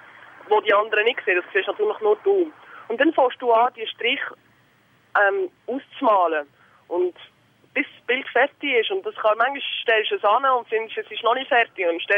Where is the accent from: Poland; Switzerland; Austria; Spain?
Spain; German is a second language; Ich bin halbe Spanierin. Ich bin in Spanien zum Teil aufgewachsen